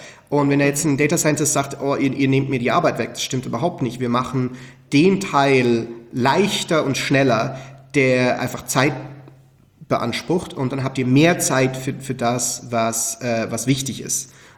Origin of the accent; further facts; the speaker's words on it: Switzerland; als Schweizer